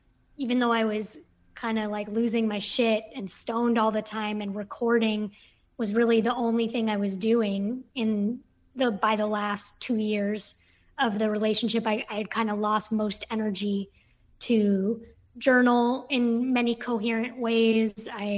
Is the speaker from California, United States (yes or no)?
yes; California, United States; I was from the Bay Area, living in Brooklyn.